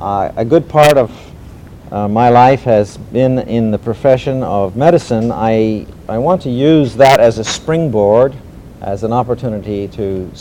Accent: California, United States; and I come from California.

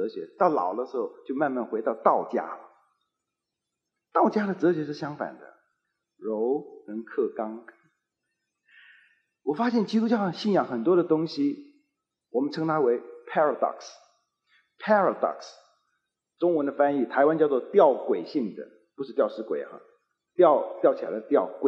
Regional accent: Fujian, China; 我们闽南人都这样讲

